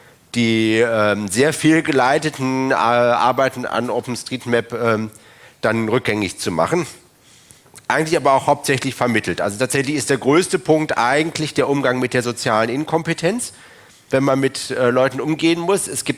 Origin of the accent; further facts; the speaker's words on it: Wuppertal, North Rhine-Westphalia, Germany; da habe ich mal in meiner Heimatstadt Wuppertal geschaut